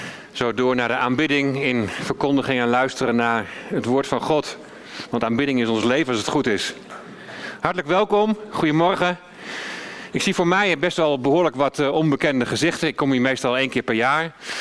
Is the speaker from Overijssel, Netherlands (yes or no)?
yes; Deventer, Overijssel, Netherlands; We zijn geboren en getogen in Deventer. Mijn ouders die hebben mij als babytje laten dopen in de toen nog hervormde kerk.